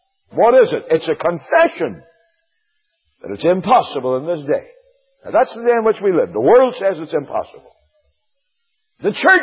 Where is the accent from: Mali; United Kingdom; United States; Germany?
United Kingdom; Northern Ireland; I know in my home country in Northern Ireland